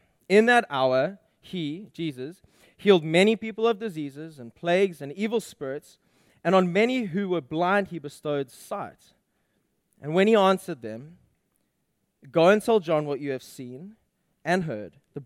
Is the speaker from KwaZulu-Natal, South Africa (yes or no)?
yes; Durban, KwaZulu-Natal, South Africa; Growing up in South Africa